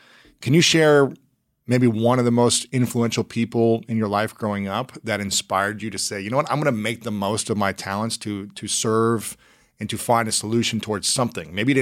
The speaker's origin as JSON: {"language": "English", "region": "Ohio", "country": "United States", "also_born_or_lived": "St. Louis", "said": "Yeah, I'm from Ohio, but I lived in St. Louis"}